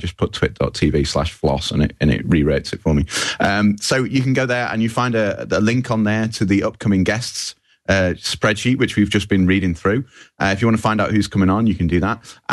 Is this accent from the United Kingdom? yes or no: yes; United Kingdom; We're too British about this. That's what it is.